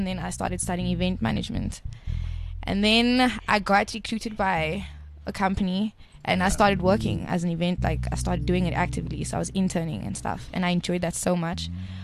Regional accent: Cape Town, Western Cape, South Africa; now in Johannesburg, South Africa; I'm from Cape Town.

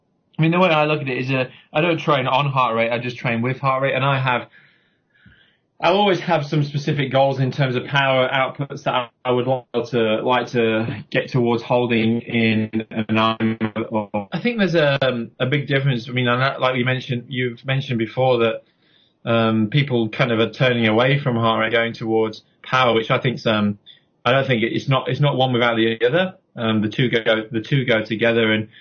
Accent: Yorkshire and the Humber, United Kingdom

